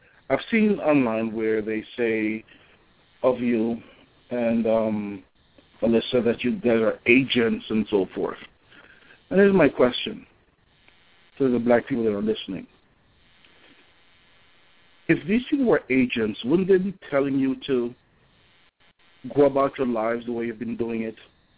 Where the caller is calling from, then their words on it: New York, United States; from New York.